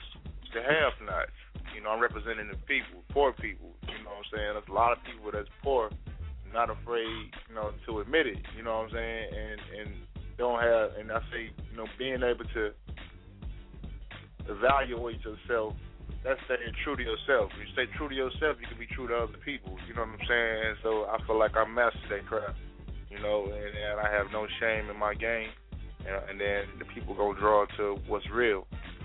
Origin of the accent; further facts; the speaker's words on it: St. Louis, Missouri, United States; Shout out my hometown, St. Louis. Much love.